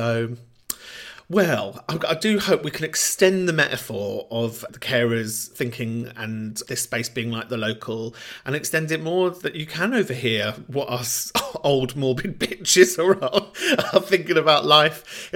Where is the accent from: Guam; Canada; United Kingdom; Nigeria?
United Kingdom; Camden, London; particularly where I grew up in Camden